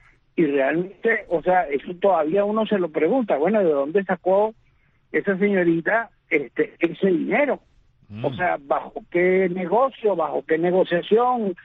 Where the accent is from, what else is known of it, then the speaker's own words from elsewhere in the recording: Venezuela; lo que yo padezco como venezolano día a día.